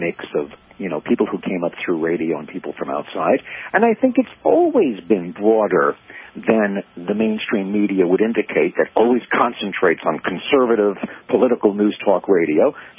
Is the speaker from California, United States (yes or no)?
no; New York, United States; a kid growing up in New York, I used to listen to him on WABC.